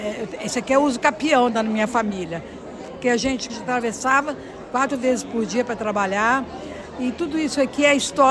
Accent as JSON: {"language": "Portuguese", "town": "Londrina", "region": "Paraná", "country": "Brazil", "tie": "born or raised there", "said": "Eu sou londrinense roxíssima, eu tenho 81 anos. Eu estudei aqui, trabalhei no Senac 25 anos."}